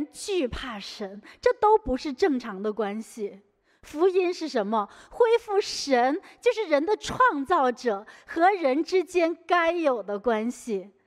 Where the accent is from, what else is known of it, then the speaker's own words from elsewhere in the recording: Singapore; 我们新加坡人不太知道，你没有喂过马，没有养过马，不太知道。